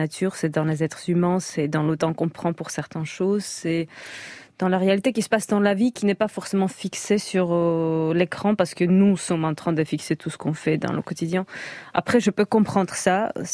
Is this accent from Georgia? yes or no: yes; Georgia; first language Georgian; French is a second language; now in France; surtout pour une étrangère. Bon, maintenant française, mais quand même, ma langue maternelle, c'est géorgien